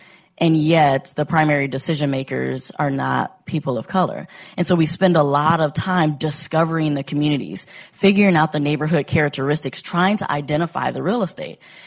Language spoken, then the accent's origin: English; Chicago, Illinois, United States; I'm originally from Chicago.